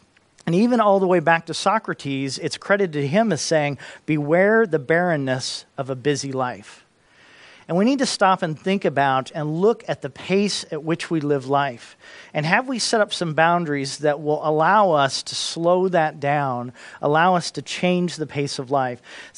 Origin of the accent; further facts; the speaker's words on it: Indianapolis, Indiana, United States; Or I'm from Indianapolis, Indiana